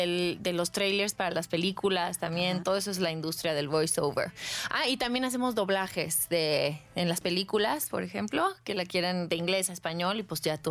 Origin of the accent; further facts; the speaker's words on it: Puebla, Mexico; now in Los Angeles, United States; yo soy originaria de Puebla, pero vivo allá.